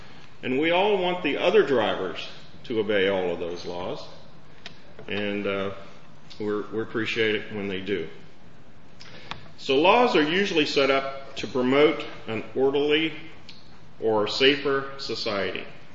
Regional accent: Virginia, United States; And in Virginia, I grew up in Virginia on a farm in Virginia. And went to college at Virginia Tech and studied animal science.

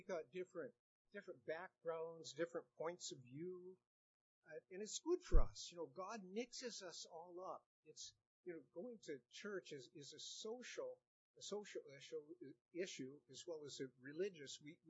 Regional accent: California, United States; We come from California, as you can see in the bio of my wife Terry and myself

